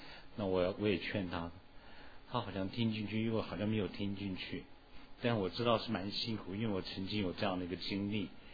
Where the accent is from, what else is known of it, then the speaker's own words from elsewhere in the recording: Taiwan; 那我们到了台湾以后，我记得我很小的时候，我爸爸到了台湾的时候，他已经升上了中校。